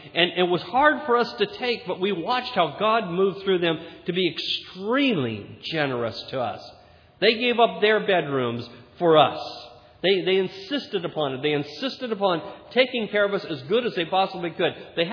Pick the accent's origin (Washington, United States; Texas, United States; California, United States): California, United States; I got off the airplane in Russia, and I'm from California, and I've never been in real cold weather